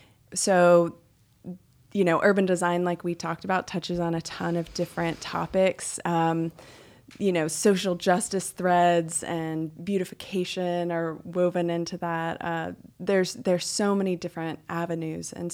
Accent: Chattanooga, Tennessee, United States; I wasn't aware of Chattanooga's story growing up because it was just there for me, you know?

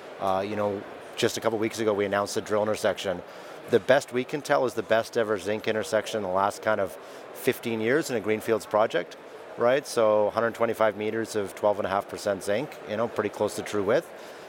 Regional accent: Ross River, Yukon, Canada; And the nearest town is a small village, about 300 people, called Ross River. It's actually my hometown. So it's about 200 kilometers away. It's near and dear to my heart.

